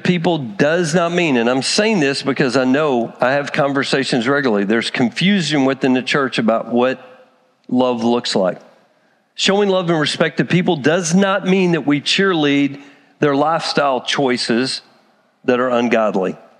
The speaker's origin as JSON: {"language": "English", "region": "Texas", "country": "United States", "tie": "born or raised there", "said": "especially because growing up in Texas, I can remember with the Hispanic population"}